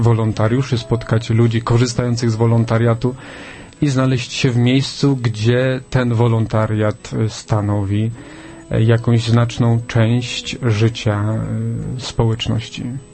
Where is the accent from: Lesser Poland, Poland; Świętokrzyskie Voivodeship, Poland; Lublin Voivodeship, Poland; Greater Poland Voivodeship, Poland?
Lesser Poland, Poland; Zakliczyn; w moim rodzinnym miasteczku w Zakliczynie